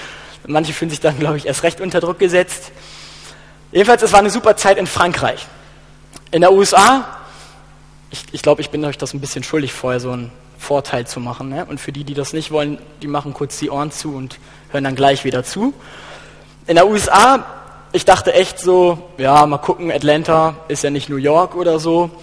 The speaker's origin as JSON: {"language": "German", "country": "Germany", "said": "Es war die Parade of Nations, wo alle mit ihren Fahnen einzogen, wo wir als Deutsche auch unsere Flagge hochhalten durften."}